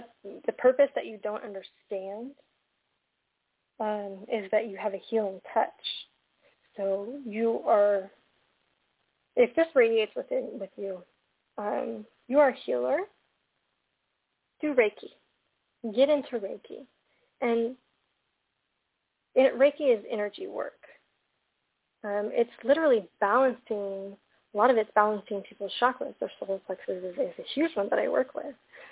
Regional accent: California, United States; Oh, nice. I'm from California.

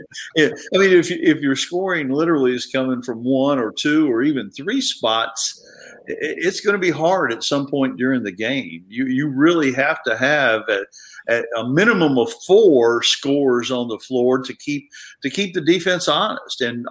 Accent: Woodstock, Virginia, United States; he went to Massanutten Military in Woodstock, Virginia, my hometown.

